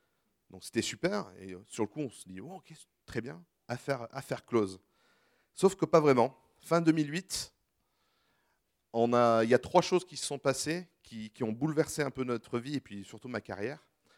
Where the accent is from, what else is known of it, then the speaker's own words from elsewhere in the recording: France; Donc moi, j'avais grandi en France, je suis anglais d'origine